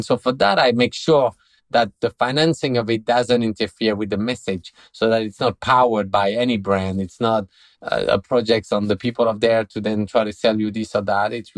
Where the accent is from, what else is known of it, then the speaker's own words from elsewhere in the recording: France; And I say, oh, I'm from France.